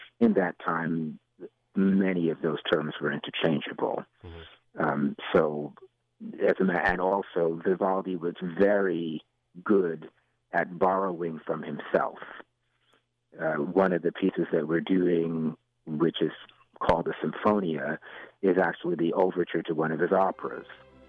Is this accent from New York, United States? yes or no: yes; New York City, New York, United States; also born or lived in Midwest / California; now in Kalamazoo, United States; I'm a New Yorker originally, New York City, and I'd lived in the Midwest, I'd lived in California, I'd lived in lots of places in the United States.